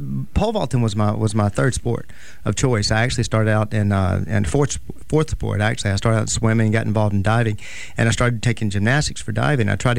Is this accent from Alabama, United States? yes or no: yes; Mobile, Alabama, United States; Yeah, born and raised in Mobile.